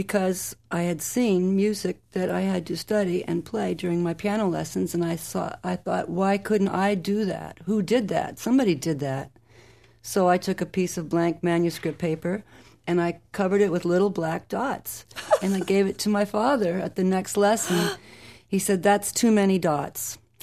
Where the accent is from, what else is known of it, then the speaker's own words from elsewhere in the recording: California, United States; I thought San Francisco was the only decent city to be from on the West Coast, so I would say I was from San Francisco.